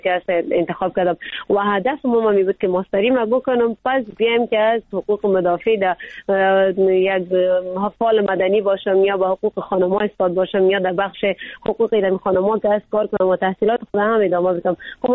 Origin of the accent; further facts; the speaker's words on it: Afghanistan; ما خود افغان هستیم